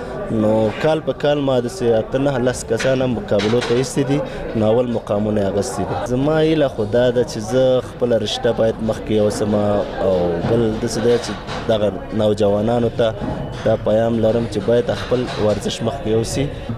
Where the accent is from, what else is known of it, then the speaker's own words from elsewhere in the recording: Paktia, Afghanistan; زه د پکتیا اوسیدونکی یم.